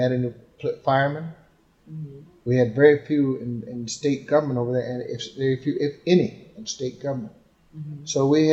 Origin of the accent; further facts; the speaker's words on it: Lansing, Michigan, United States; born there; I was born here in Lansing.